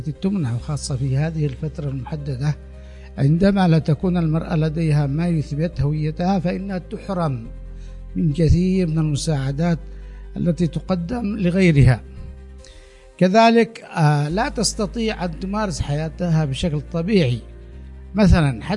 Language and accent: Arabic; Yemen; بحسب العرف والعادات والتقاليد الموجودة لدينا في اليمن